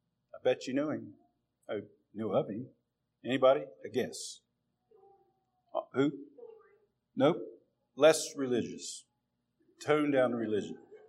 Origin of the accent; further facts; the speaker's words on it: Spencer, West Virginia, United States; I grew up in Spencer, over in Roane County. My mom raised six boys.